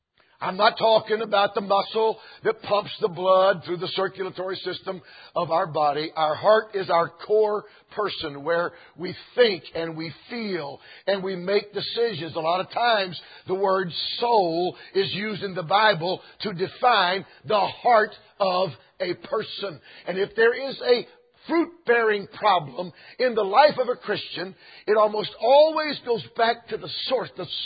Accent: Georgia, United States; I've told you before, growing up in Georgia, we would go to the Kennesaw Mountain, and we'd go to Stone Mountain for field trips from school

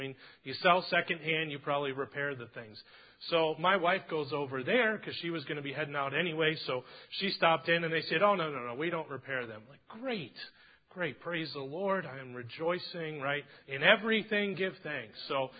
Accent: Philadelphia, Pennsylvania, United States; I don't know if it's kosher to take your jacket off, but I'm from Philly, and we kind of do what we want.

